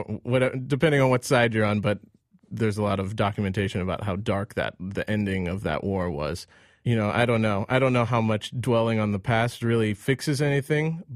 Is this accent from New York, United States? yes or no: no; St. Louis, Missouri, United States; and I was born there in St. Louis. In certain ways, I was one of only a handful, seemingly, of South Asian people or Asian people in St. Louis in the 80s.